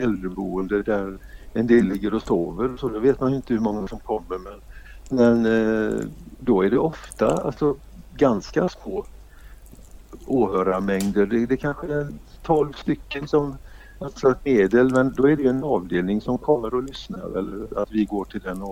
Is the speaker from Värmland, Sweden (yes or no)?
no; Gothenburg, Västra Götaland County, Sweden; Jag kommer från Göteborg ursprungligen och sen har jag jobbat som lärare i Alingsås.